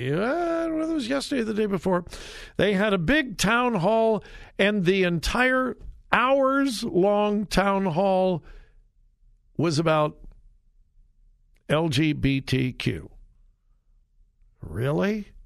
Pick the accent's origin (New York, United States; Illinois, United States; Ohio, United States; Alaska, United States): Ohio, United States; Westerville; Next Tuesday night, my hometown of Westerville is going to be turned upside down, inside out.